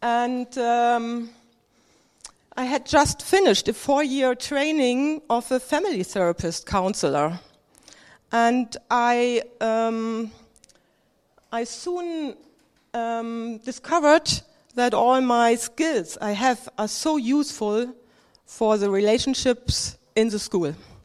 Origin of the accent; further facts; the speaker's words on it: Germany; English is a second language; I'm very concerned about my English, please. I'm from Germany, so I will gather all my English words I have.